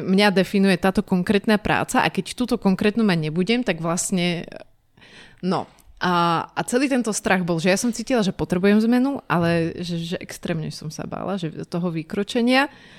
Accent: eastern Slovakia, Slovakia; my sme obaja z východu

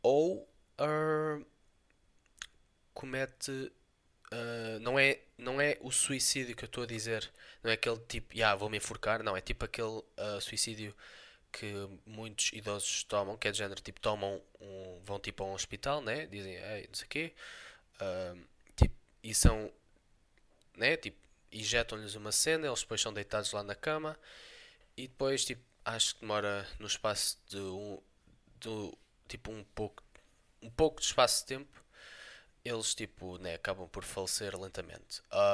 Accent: Portugal; Porque eu sou português e eu tenho que apoiar os meus.

